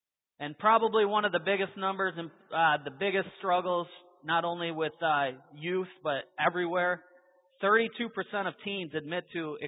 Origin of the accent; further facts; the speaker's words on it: Cass City, Michigan, United States; I grew up here in Cass City, Michigan. Went to Cass City High School.